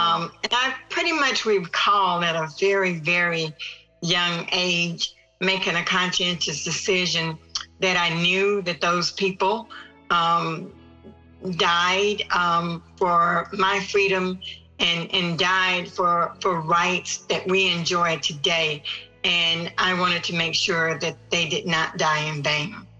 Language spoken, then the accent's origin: English; Mississippi, United States; born there; Let me say that to be born in Mississippi, you're basically born in the civil rights movement. And I was born in Mississippi during segregation. So I was pretty much born in the struggle.